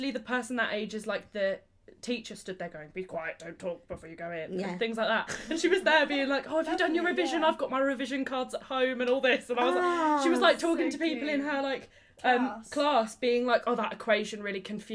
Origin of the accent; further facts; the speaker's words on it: Maidstone, South East England, United Kingdom; Maidstone in Kent.